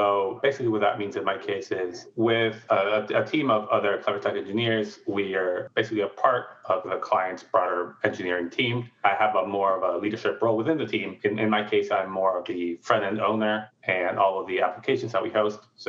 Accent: Venezuela; English is a second language; moved away as an adult; now in Toronto, Canada; I am originally from Venezuela. When I started working at CleverTech, I was in Venezuela. Well, within like a year or so, I ended up moving to Toronto, Canada. Been here for over 5 years now.

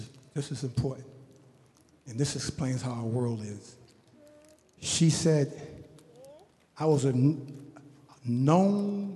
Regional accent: Roxbury, Massachusetts, United States; When I was growing up in Roxbury, Massachusetts, all we did was pro-black.

